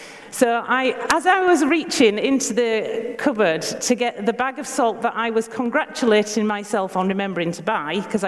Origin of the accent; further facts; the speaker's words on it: Yorkshire and the Humber, United Kingdom; accent: Yorkshire; That word "are," A-R-E, a bit hard to understand because of my Yorkshire accent, but it's so important.